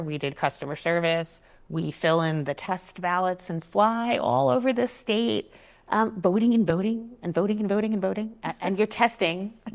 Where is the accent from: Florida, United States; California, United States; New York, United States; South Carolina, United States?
New York, United States; Flushing; now in Arizona, United States; which is why my accent is not quite as strong as it might otherwise be, because I am from Flushing.